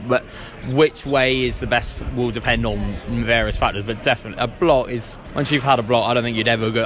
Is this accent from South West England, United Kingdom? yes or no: yes; South West England, United Kingdom; from Devon, mid-Devon, I should say.